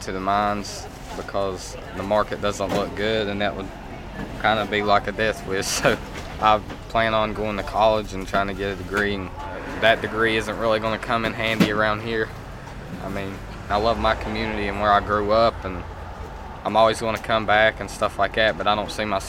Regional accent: West Virginia, United States; from Boone County, looking at the coal festival going on here

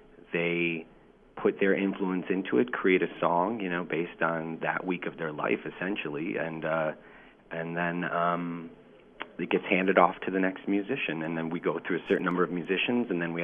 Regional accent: Detroit, Michigan, United States; So, and fortunately, I'm also from Detroit, so that made it a lot easier for me. so it was a bit of a homecoming for me

